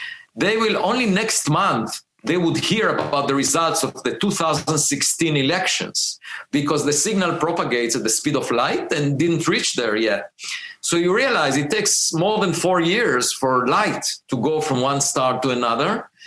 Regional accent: Israel; English is a second language; I grew up in Israel, and there is an obligatory military service

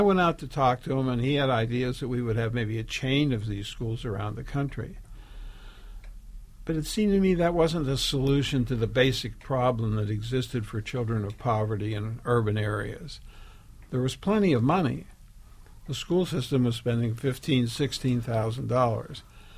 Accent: West Virginia, United States; I grew up in West Virginia, and I went to terrible public schools there.

